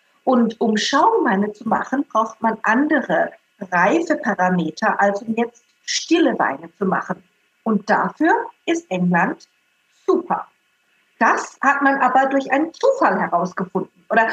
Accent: Southern Germany, Germany; dass es im Winter nie so kalt wurde, wie zum Beispiel in Süddeutschland, wo ich her bin, und im Sommer auch nie so heiß.

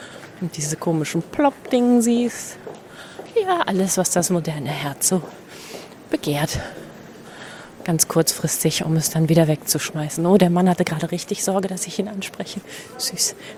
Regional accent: Celle, Lower Saxony, Germany; in meiner Heimatstadt Celle.

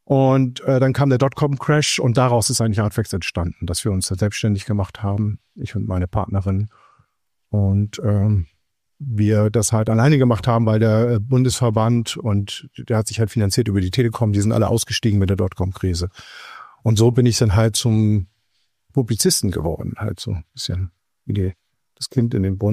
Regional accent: Frankfurt, Hesse, Germany; Ich bin ja in Frankfurt aufgewachsen und während meiner Jugendzeit war es halt sehr tumultartig.

